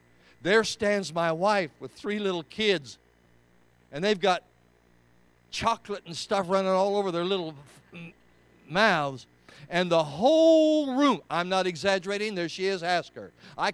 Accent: Denver, Colorado, United States; when I talked to the pastor, he realized I'm from Denver.

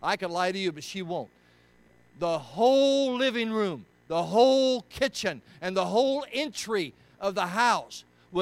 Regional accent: Denver, Colorado, United States; when I talked to the pastor, he realized I'm from Denver.

